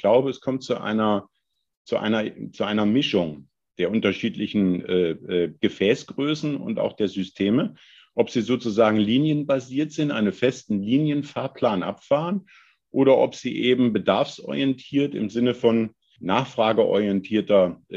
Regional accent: Hesse, Germany; Ich komme aus der Nähe von Bebra, deshalb ja Eisenbahnerhaushalt

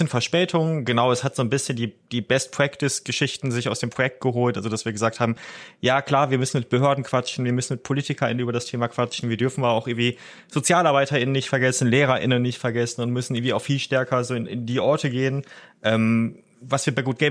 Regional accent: North Rhine-Westphalia, Germany; ich bin am Niederrhein aufgewachsen, in so einem kleinen beschaulichen Ort in der niederländischen Grenze

